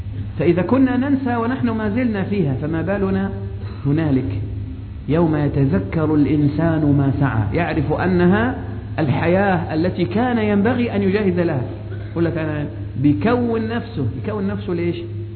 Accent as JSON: {"language": "Arabic", "region": "Upper Egypt", "country": "Egypt", "said": "عشان عندنا في الصعيد بيضة يعني دحية،"}